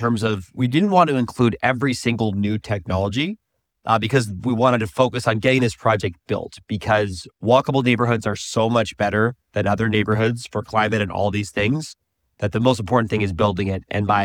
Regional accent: Phoenix, Arizona, United States; You know, my story is I grew up in Phoenix in the burbs.

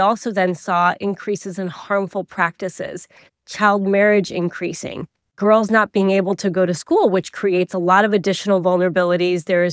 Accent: Sindh, Pakistan; born there; I'll go to my own home country and the province I was born in Sindh in Pakistan

